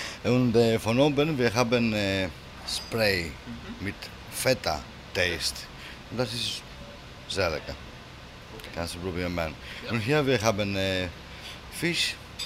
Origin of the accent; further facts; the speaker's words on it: Greece; German is a second language; Ich komme aus Griechenland und ich arbeite hier als Chefkoch.